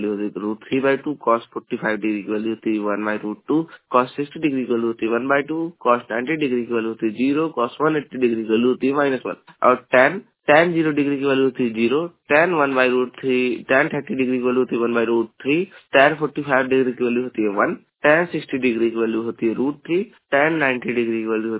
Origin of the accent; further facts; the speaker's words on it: Uttar Pradesh, India; मैं उत्तर प्रदेश के जौनपुर जिले का निवासी हूँ।